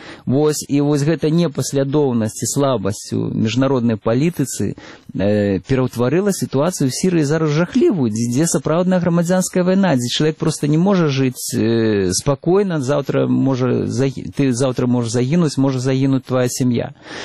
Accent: Belarus; мы, белорусы

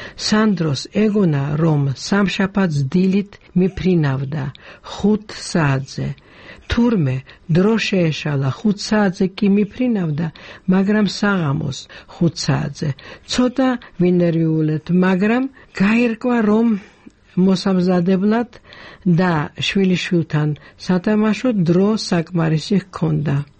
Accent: Batumi, Adjara, Georgia; მთელი ჩემი ბავშვობა ბათუმში გავატარე. ბათუმი და გაგრა ჩემი უსაყვარლესი ადგილები იყო ყოველთვის.

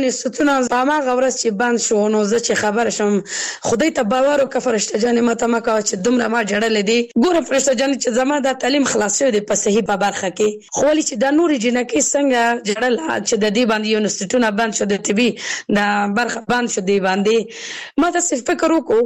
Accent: Kabul, Afghanistan; زه اوس بل ولایت کې سګم زه خپل د کابل ولایت نه یم

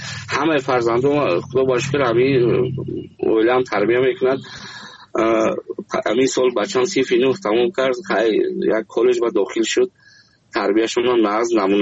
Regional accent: Afghanistan; خودم از افغانستان هستم.

